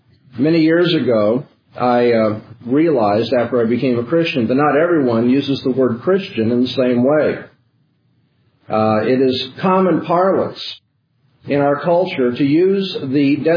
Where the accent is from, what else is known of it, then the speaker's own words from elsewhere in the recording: California, United States; I'm from Southern California, and so you watch the baseball games.